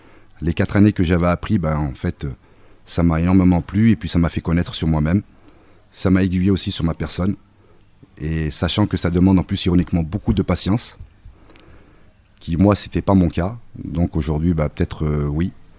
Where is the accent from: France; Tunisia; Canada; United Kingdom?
France; Le Pont-de-Claix, Auvergne-Rhône-Alpes; je viens de Pont-de-Clé, à la base je suis du quartier des Îles-de-Mars.